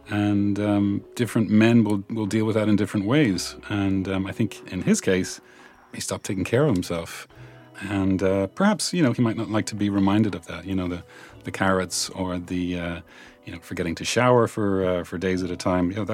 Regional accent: Ireland; Maybe she would have liked that we got married quicker, but I'm Irish, you know.

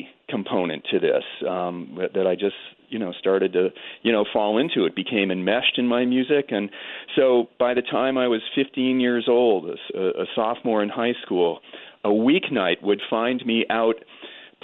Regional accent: Massachusetts, United States; I grew up not far from where I am right this minute. I'm in a small city north of Boston, and I grew up in a small, nice community

